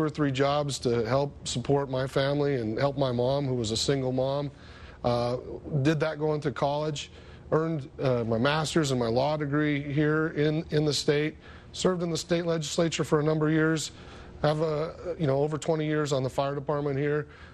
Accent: Fallon, Nevada, United States; As you know, I'm from just down the road from where you're at right now. I was born and raised in Fallon, about 60 miles from Reno there. And my family, fourth generation Nevadans

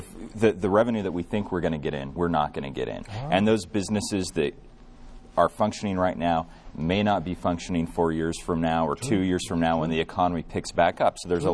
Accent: Elko, Nevada, United States; growing up in Elko, Nevada, it was great for me.

